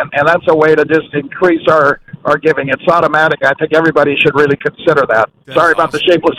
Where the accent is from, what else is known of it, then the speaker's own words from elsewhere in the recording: Seattle, Washington, United States; from Seattle and the state of Washington.